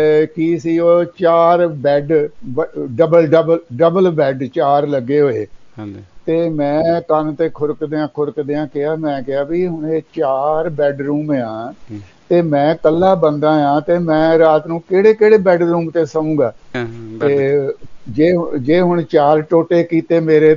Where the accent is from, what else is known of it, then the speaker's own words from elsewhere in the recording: Amritsar, Punjab, India; ਤੇ ਉਹ ਅੰਮ੍ਰਿਤਸਰ ਸਾਡਾ ਸ਼ਹਿਰ ਆ, ਗੁਰੂ ਕੀ ਨਗਰੀ ਆ, ਗੁਰੂ ਰਾਮਦਾਸ ਸਾਹਿਬ ਨੇ ਵਸਾਇਆ ਹੋਇਆ, ਪਰ ਰਹਿੰਦੇ ਤਾਂ ਅਸੀਂ ਆ ਨਾ ਉੱਥੇ।